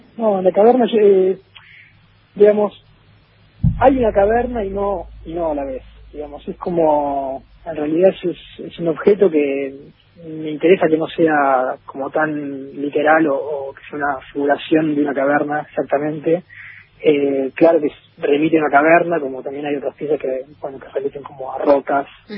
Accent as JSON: {"language": "Spanish", "town": "Puerto Madryn", "region": "Chubut", "country": "Argentina", "lives_now": "Córdoba, Argentina", "said": "Yo soy de Puerto Madryn, sí"}